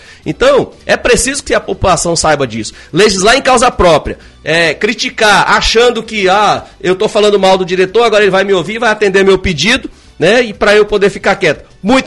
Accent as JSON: {"language": "Portuguese", "town": "Jaru", "region": "Rondônia", "country": "Brazil", "said": "Eu sou daqui, sou de Jaru."}